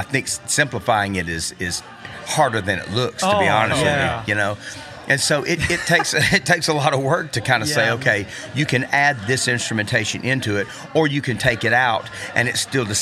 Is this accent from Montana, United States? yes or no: no; Auburn, Alabama, United States; now in Tuscaloosa, United States; Yeah, he went to school at Auburn, and that's my hometown.